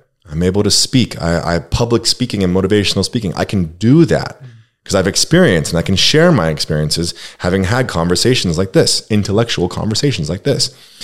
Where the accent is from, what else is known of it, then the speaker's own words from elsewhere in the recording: California, United States; Dare I say, I'm from California, so love is love.